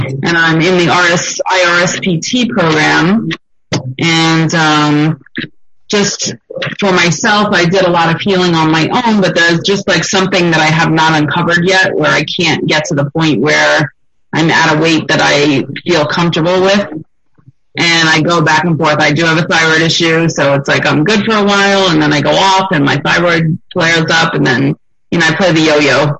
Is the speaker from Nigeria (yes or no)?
no; Long Island, New York, United States; I'm from Long Island, New York